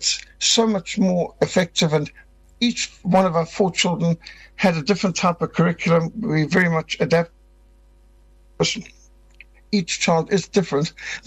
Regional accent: Zimbabwe; I was brought up in school in Rhodesia.

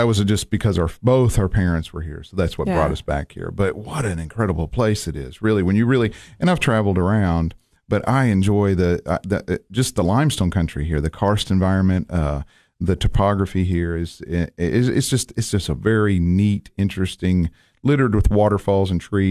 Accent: Tennessee, United States; I grew up in East Tennessee. Well, my parents moved around quite a bit, but probably as far as biology, environmental science and stuff, when we lived on farms in East Tennessee, it had a big impact on me.

